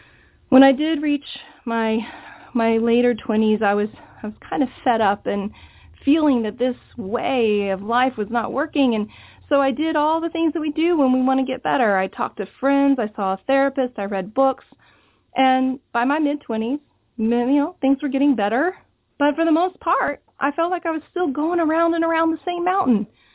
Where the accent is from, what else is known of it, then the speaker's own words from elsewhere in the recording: Oklahoma, United States; I was a middle-class kid growing up in Oklahoma with an acre out the back door